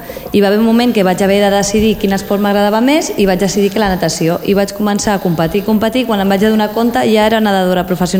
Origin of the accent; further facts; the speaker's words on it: Sitges, Catalonia, Spain; espero, quan sigui una mica més gran, poder venir a Sitges un altre cop a viure, perquè és on tinc tota la meva família. Però la veritat que jo mai deixo de ser sitgetana. Allà on vaig, jo sempre dic que sóc de Sitges.